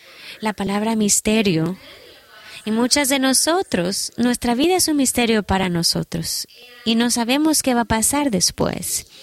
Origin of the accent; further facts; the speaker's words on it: Canada; Yo soy de Canadá, así es que yo vengo de un país amarillo.